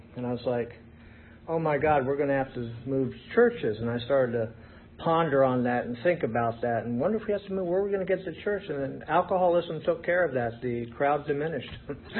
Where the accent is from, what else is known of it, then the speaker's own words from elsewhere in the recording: Maryland, United States; I grew up in Calvert County, Maryland, on the Chesapeake Bay with a house overlooking the bay every morning.